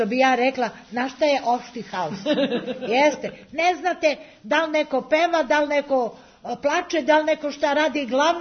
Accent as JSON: {"language": "Serbian", "region": "Vojvodina", "country": "Serbia", "said": "Pa, obično kod nas u Sremu su tambure."}